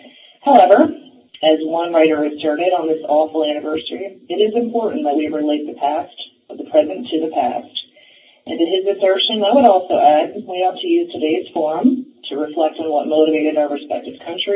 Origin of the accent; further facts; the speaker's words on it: United States; I must tell you that as an American, and therefore a citizen of the First Nation, to both test and conduct an attack using nuclear weapons in 1945, I feel like somewhat of a hypocrite. I am native to a country